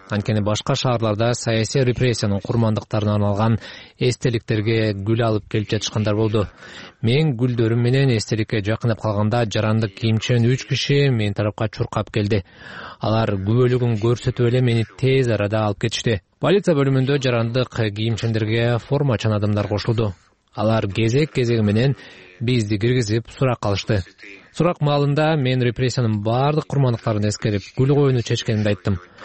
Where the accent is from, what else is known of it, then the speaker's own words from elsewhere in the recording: Russia; also born or lived in Bishkek, Kyrgyzstan; Мен Кыргызстанда, Бишкекте, бирок Орусияда чоңойгом деп жооп бердим. Бул жерде бала бакчага, мектепке, университетке бардым. Бүт өмүрүм ушул өлкөдө өттү деп айттым.